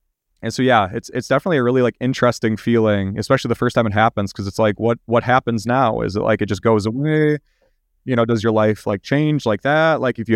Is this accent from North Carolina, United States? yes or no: no; St. Cloud, Minnesota, United States; also born or lived in Rice Lake; So I grew up in St. Cloud, which is like an hour west of Minneapolis, but I was actually born in Rice Lake, so in Wisconsin.